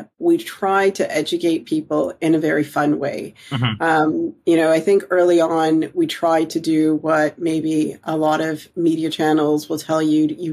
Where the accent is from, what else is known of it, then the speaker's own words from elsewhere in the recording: Canada; now in United Kingdom; I'm originally from Canada